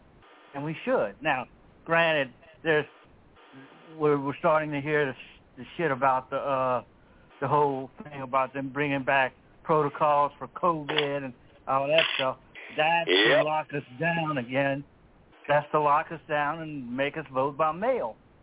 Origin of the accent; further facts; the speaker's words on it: Louisiana, United States; By the way, I am from Louisiana, and here's something you didn't know.